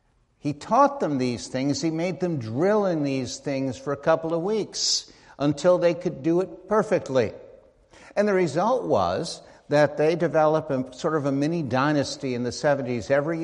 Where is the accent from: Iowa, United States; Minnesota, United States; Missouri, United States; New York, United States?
New York, United States; Long Island; I am a native New Yorker. I grew up on Long Island.